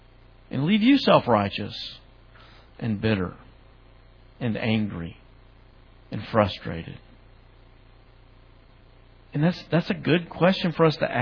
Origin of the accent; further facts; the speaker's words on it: Tennessee, United States; I grew up in West Tennessee, and we had swamps there. Out in the country, there's not a single, just to tell you the kind of place I lived, there's not a single city you've heard of that's close.